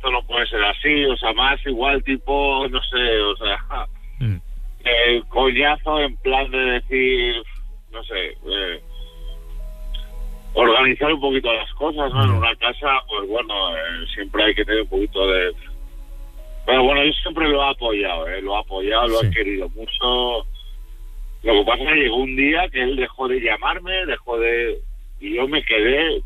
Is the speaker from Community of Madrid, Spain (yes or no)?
no; Valencia, Valencian Community, Spain; yo soy de Valencia.